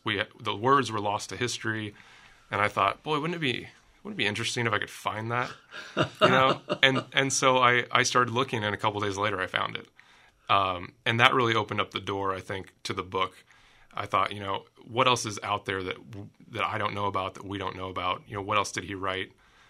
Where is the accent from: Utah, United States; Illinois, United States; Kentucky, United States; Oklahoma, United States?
Illinois, United States; Monmouth; I grew up in Monmouth and from Monmouth. Surely this isn't the Kirkwood that I know.